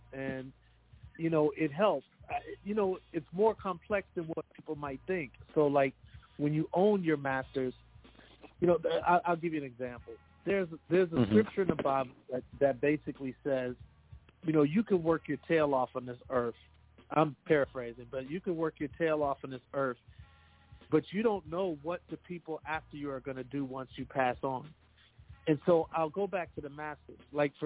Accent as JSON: {"language": "English", "town": "Milwaukee", "region": "Wisconsin", "country": "United States", "said": "I'm from Milwaukee, Wisconsin. There was no deals being given to people from Milwaukee."}